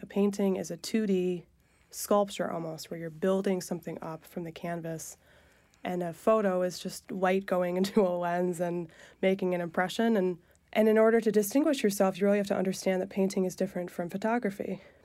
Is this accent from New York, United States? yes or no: yes; Elmira, New York, United States; I come from Elmira. It's a very economically depressed area.